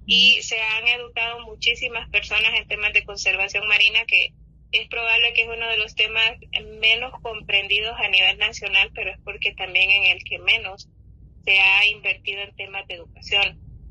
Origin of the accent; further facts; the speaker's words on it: Honduras; Estamos más activos como hondureños preocupados del ambiente.